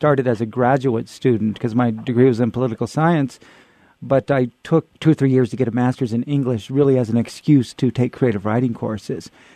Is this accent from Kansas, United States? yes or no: no; Fresno, California, United States; I am from Fresno, and Fresno is very similar to El Paso in many ways.